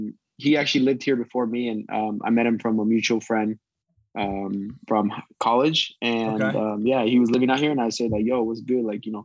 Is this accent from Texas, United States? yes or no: no; Oregon, United States; You know, we're both from Oregon.